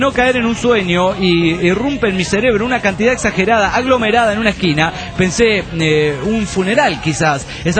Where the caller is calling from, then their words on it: Buenos Aires, Argentina; de Buenos Aires, Argentina.